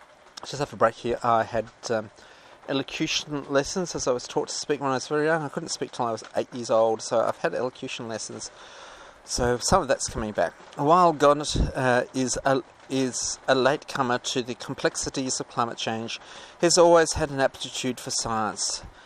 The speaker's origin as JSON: {"language": "English", "town": "Perth", "region": "Western Australia", "country": "Australia", "tie": "born or raised there", "said": "Across southern Australia, even in my hometown of Perth, you've got a wonderful combination of wind and solar"}